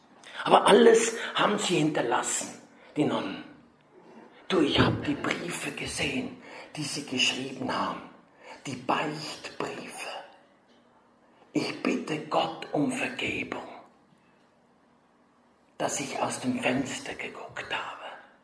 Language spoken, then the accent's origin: German; Switzerland; Ich komme aus der Schweiz, habe ich gesagt.